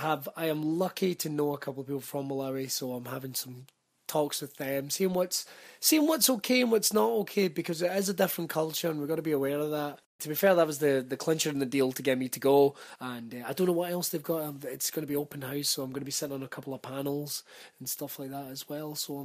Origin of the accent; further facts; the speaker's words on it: Scotland, United Kingdom; I'd be surprised if there wasn't, especially being Scottish.